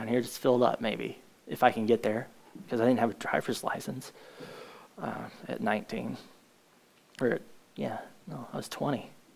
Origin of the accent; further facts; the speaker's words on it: Prince of Wales Island, Alaska, United States; And I'm from Prince of Wales Island, okay? Nobody dresses like that.